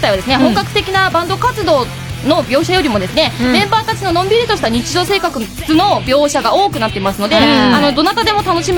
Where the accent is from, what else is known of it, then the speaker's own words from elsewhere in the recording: Hokkaido, Japan; 本当にね、道民として、ね、誇りに思いますよ。